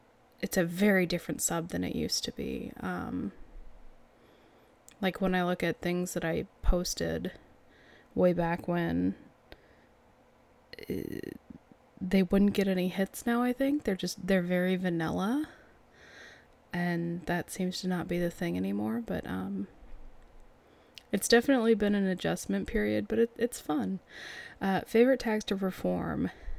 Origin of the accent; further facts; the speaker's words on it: Texas, United States; now in Midwest, United States; I'm not from California. I've answered this before. I'll take the love, but I am not Californian. I've been there a few times, but never lived there. Texan and now Midwestern, so mimbling.